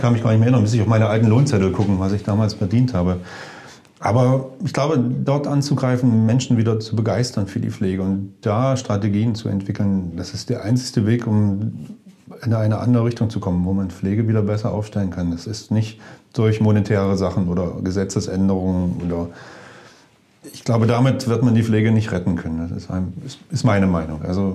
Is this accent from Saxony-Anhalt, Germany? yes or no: yes; Dessau, Saxony-Anhalt, Germany; born there; also born or lived in Bad Düben